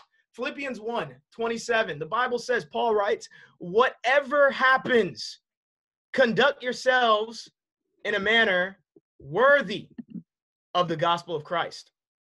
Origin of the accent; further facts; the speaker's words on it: Los Angeles, California, United States; I grew up in Los Angeles.